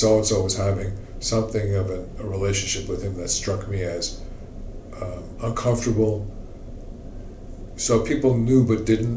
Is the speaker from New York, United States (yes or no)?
yes; Manhattan, New York, United States; She's from Brooklyn, I was from Manhattan.